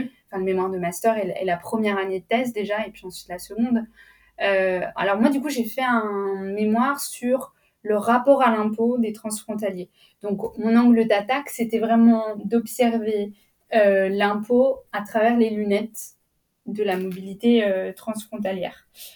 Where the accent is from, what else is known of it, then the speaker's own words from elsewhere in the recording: Bourgogne-Franche-Comté, France; moi, je viens de la région de Franche-Comté, qui est une région transfrontalière avec la Suisse.